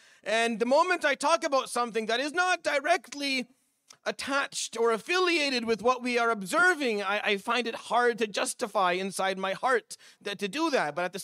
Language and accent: English; Syria; I come from Syria. My country was ripped to shreds.